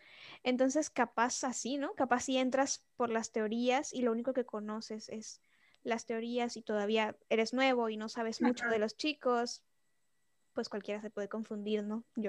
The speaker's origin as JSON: {"language": "Spanish", "country": "Venezuela", "moved": "yes", "said": "yo soy de Venezuela, yo soy venezolana, pero hace tiempo ya que no estoy allá, así que capaz por eso también mi acento no suena de venezolana, porque me lo dicen seguido."}